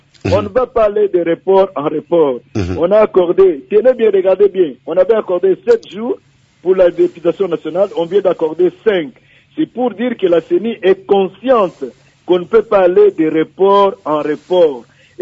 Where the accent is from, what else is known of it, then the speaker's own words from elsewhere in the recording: Inongo, Mai-Ndombe, DR Congo; chez moi à Inongo, chez moi un peu partout là-bas.